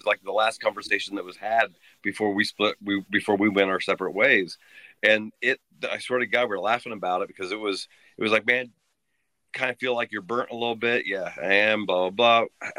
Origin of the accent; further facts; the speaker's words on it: Dunkirk, Indiana, United States; also born or lived in Muncie, Indiana; I was born in Muncie, but I lived in a town called Dunkirk, or from a town called Dunkirk.